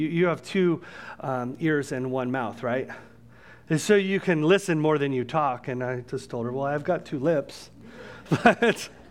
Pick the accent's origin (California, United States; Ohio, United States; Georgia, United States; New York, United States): California, United States; Santa Maria; I grew up on the Central Coast in California in a place called the Santa Maria Valley.